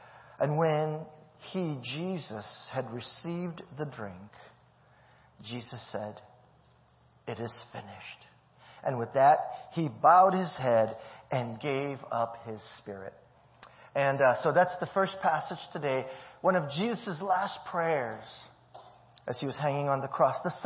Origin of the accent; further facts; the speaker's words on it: Hawaii, United States; you probably guessed I'm from Canada. Just kidding. I'm from Hawaii.